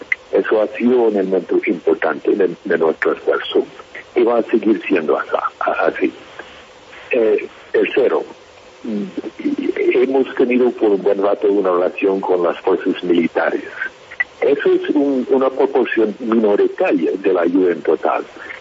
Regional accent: United States; acá en Colombia y también en mi país, en Estados Unidos

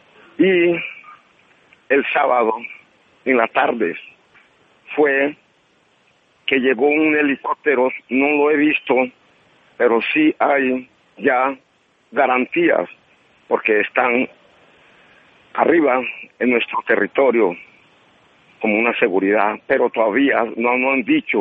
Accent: Colombia; porque también nosotros somos colombianos.

